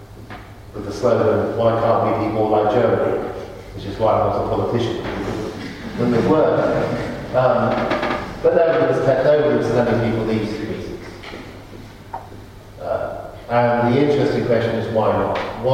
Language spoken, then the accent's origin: English; England, United Kingdom; I'm English